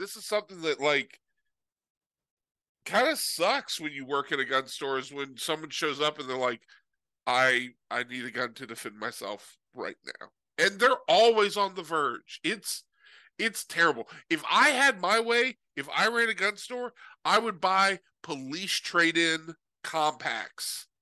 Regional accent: California, United States; I come from California.

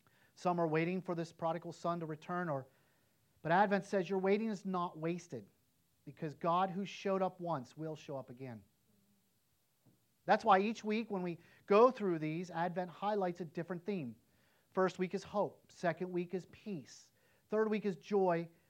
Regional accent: East Palestine, Ohio, United States; when I grew up in East Palestine, just down the street, you knew everybody.

